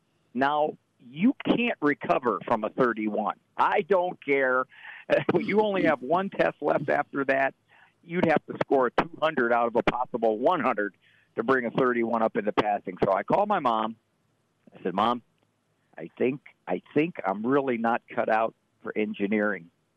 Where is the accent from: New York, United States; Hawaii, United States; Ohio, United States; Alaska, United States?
Ohio, United States; Canton; I grew up in Canton, Ohio, which is two things.